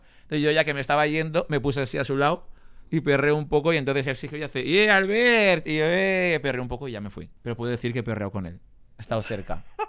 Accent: Alzira, Valencian Community, Spain; Solo te digo que estudió en mi pueblo, en Alcira.

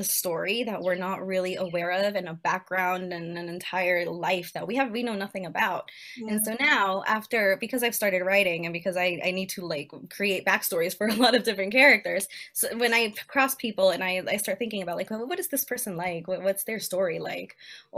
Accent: Peru; now in United States; So obviously I've lived in the US most of my life, but I'm from Peru.

